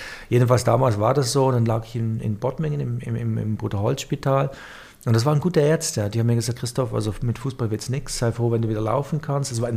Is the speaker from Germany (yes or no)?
no; Switzerland; Ich bin aufgewachsen in der Schweiz